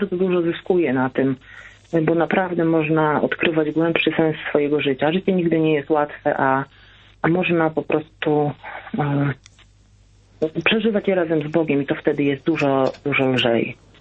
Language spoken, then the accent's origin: Polish; Radom, Masovian Voivodeship, Poland; Ja właśnie pochodzę z Radomia